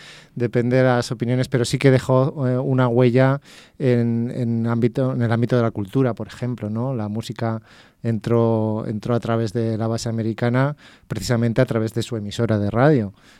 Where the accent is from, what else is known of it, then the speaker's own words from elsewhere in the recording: Zaragoza, Aragon, Spain; pues como aragoneses y como zaragozanos, pues es toda una alegría